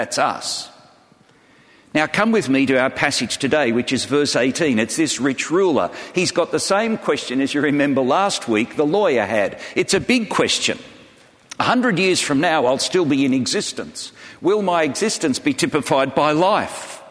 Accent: Australia; I call football soccer. I'm an Aussie bloke.

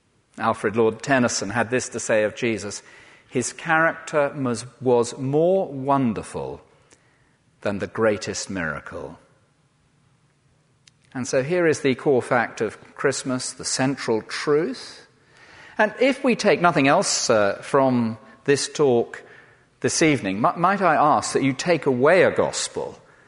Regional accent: South West England, United Kingdom; because I grew up in the West Country, and so I know what they look like.

